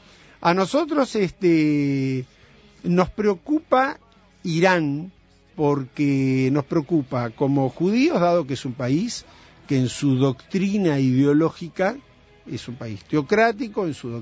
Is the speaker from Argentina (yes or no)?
no; Uruguay; un tema de democracia, de valores humanos como uruguayos